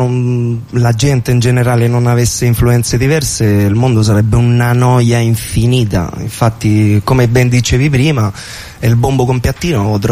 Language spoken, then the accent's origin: Italian; Spain; Italian is a second language; suonare murga quando io sono spagnolo